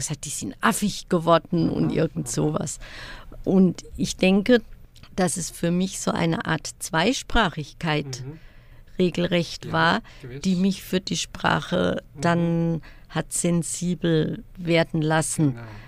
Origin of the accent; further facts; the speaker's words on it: Baden-Württemberg, Germany; accent: Baden dialect; Ja, ich selbst bin in einem badischen Dorf aufgewachsen und ich habe sehr starken Dialekt gesprochen als Kind.